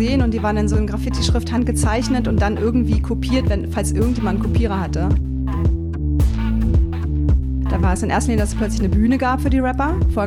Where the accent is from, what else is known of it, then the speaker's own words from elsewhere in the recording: Berlin, Germany; ich komme aus Berlin